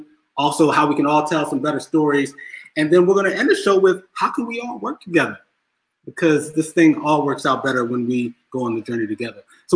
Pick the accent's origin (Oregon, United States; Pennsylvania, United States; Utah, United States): Pennsylvania, United States; Philadelphia; After taking some years away, I am now back in my hometown, at home, and at peace. And so I'm happy to be hosting this show live from Philadelphia.